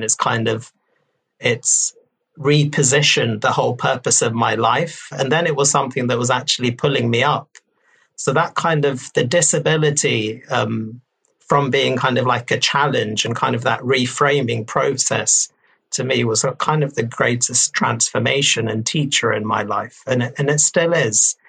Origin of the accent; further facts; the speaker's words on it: India; from kind of my own cultural beliefs being Indian, I used to kind of think of disability as a curse.